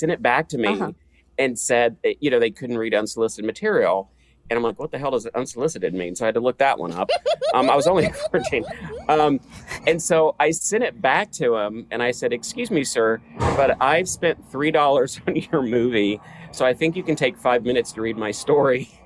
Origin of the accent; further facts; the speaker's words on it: Kentucky, United States; I always talk about this because I grew up in Eastern Kentucky.